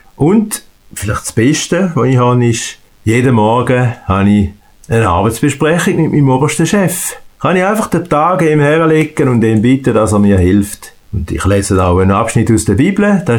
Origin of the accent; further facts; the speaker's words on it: Birwinken, Thurgau, Switzerland; accent: Thurgau; Also, ich bin ein typischer Thurgauer, man merkt das schon an meiner Sprache. Ich bin in Bierwinken aufgewachsen, bin Bürger von Bierwinken und wohne jetzt wieder in Bierwinken. Bin eigentlich immer im Thurgau gewesen, außer während meinem Studium. Bin verheiratet